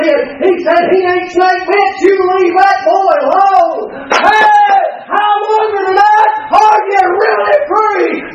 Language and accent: English; Tennessee, United States; I ain't got a whole lot. I'm just from Tennessee.